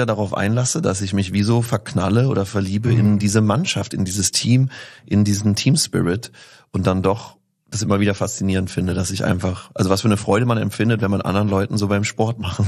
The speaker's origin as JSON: {"language": "German", "region": "Berlin", "country": "Germany", "tie": "born or raised there", "said": "Und es hatte wirklich als Kind in Kreuzberg, da waren die Fragen immer so"}